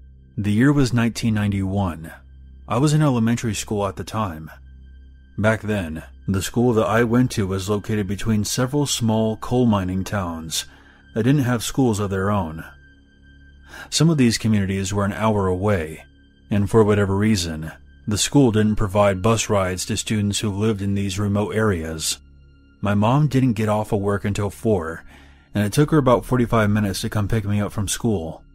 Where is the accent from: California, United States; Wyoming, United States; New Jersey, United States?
Wyoming, United States; now in Cheyenne, United States; I had my fill of city life, and I hightailed it back to Wyoming. I now live in Cheyenne. In my hometown, there was virtually no crime in my area whatsoever.